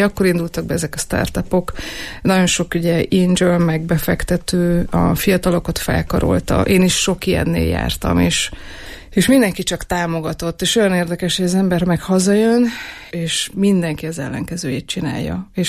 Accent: Eger, Heves, Hungary; born there; Egri születésű vagyok, de aztán elkerültem Egerből, 14 évet nem éltem itt, és aztán jött egy ilyen hívás, belső hívás, hogy vissza kell jönni

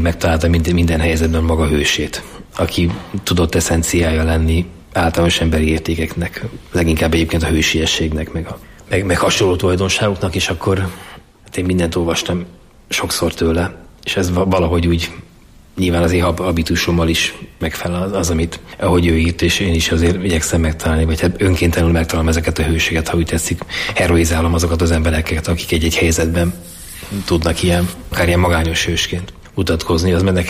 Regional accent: Budapest, Hungary; born or raised there

